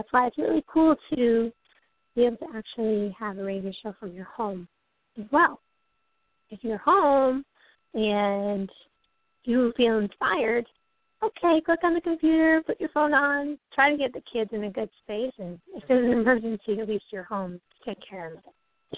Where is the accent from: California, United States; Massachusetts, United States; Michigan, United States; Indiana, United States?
Massachusetts, United States; Cape Cod; I was born in the United States. I moved to Cape Cod when I was 6. And my mother was a single mother.